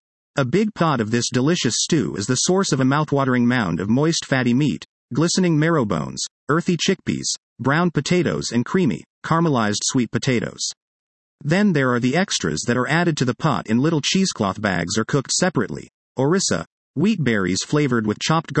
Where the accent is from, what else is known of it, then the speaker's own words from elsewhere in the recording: Casablanca, Casablanca-Settat, Morocco; So when I was born in Casablanca, my name was no surprise.